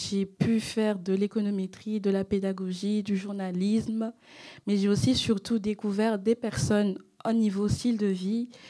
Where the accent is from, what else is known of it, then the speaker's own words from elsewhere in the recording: Togo; now in Paris, France; j'ai 21 ans, je suis originaire du Togo. J'ai eu mon bac au lycée français de Lomé en 2014